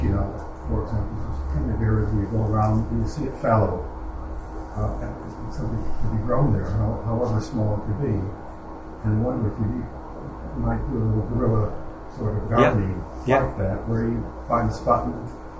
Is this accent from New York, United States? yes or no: no; Chicago, Illinois, United States; now in Sheffield, United Kingdom; Hi. I'm from Chicago, and there are the gardens.